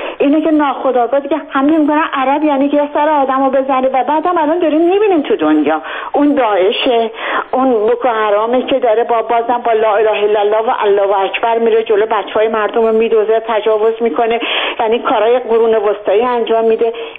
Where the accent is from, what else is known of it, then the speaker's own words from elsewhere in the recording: Ahvaz, Khuzestan, Iran; من خودم خوزستانی هستم و تمام تا 18-19 سالگی در اهواز بزرگ شدم و تابستون‌ها ما برای فرار از گرمای خوزستان به تهران می اومدیم.